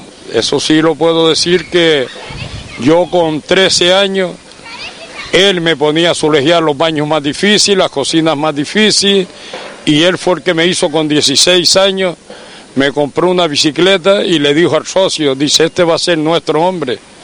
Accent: Lomo del Apolinario, Canary Islands, Spain; also born or lived in Guía; Yo soy nacido en Guía y criado en el lomo del Apolinario.

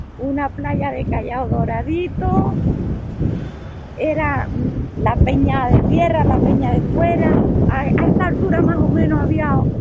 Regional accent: Canary Islands, Spain; also born or lived in Tarfaya, Morocco; Lo mismo que recuerdo los años que estuve y me fui de Tarfaya a los 5 años y medio. Me llevaron para la Gran Canaria cuando mi padre enfermó.

